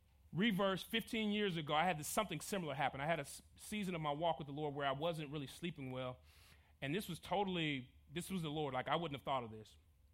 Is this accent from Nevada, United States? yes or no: yes; Las Vegas, Nevada, United States; if I was a gambling man, and I'm from Vegas, but I'm not